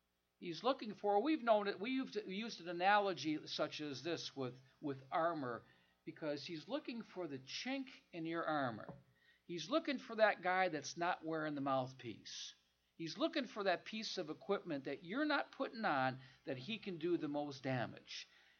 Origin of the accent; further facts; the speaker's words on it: Detroit, Michigan, United States; I wonder if in my hometown, Detroit, I wonder if 10% of all the brethren there hung on to the truth.